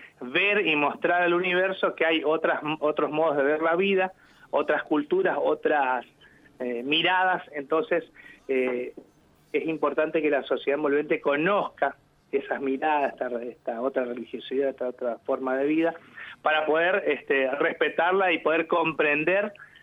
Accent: Santa Fe, Argentina; born there; yo provengo de una familia en la que mi padre y mi madre son paraguayos. Ellos emigraron a la Argentina en el año 1968, así que soy argentino, nacido en Santa Fe, pero mis padres son paraguayos, entonces de ahí el acercamiento con el idioma originario

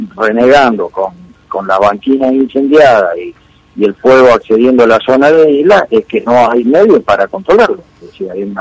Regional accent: Santa Fe, Argentina; en su gran mayoría somos todos santafesinos y rosarinos.

